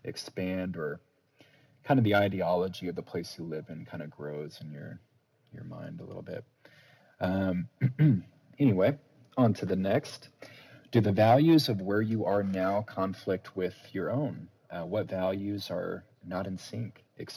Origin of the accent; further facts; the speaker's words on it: Sacramento, California, United States; also born or lived in North Carolina / Canada / Texas; I grew up in Sacramento, Southern California, and like I said, you know, North Carolina and Canada.